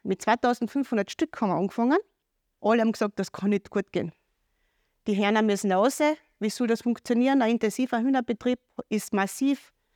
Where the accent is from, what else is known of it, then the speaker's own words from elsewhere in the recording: Bavaria, Germany; Dann habe ich gedacht, ich bin Bayerin, ich muss jeden Tag kochen.